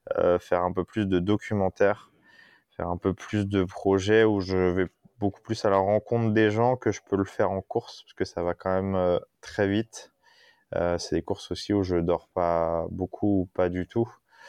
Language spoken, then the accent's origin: French; Brittany, France; Voilà, moi je suis breton